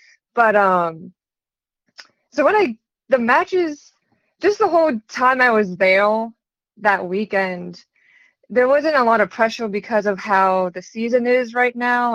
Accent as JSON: {"language": "English", "town": "Orlando", "region": "Florida", "country": "United States", "lives_now": "Royston, United States", "said": "So I am from Orlando, Florida, a little bit outside of Orlando, and right now I'm going to school at Emmanuel College in Royston, Georgia."}